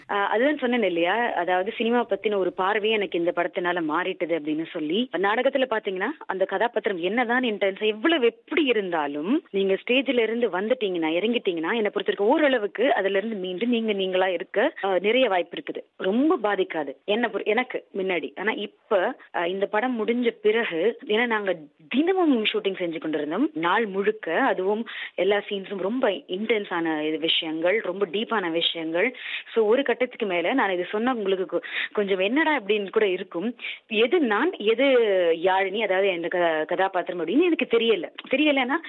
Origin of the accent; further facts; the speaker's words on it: India; நான் இந்தியன், நான் இந்திய பெண்